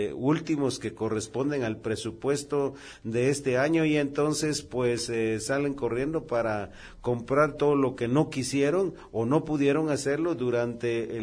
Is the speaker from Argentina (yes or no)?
no; Aguascalientes, Mexico; me permito saludar allá en mi tierra, en Aguascalientes